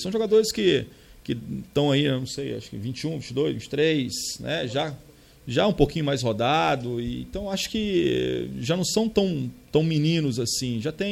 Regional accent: Belo Horizonte, Minas Gerais, Brazil; eu sou de BH

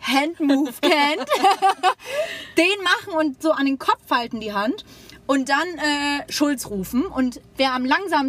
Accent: Wuppertal, North Rhine-Westphalia, Germany; Du Opfer, das sagt man bei uns in Wuppertal zumindest.

